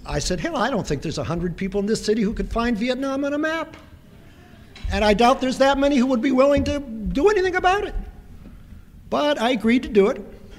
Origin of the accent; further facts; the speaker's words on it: United States; Here I am from America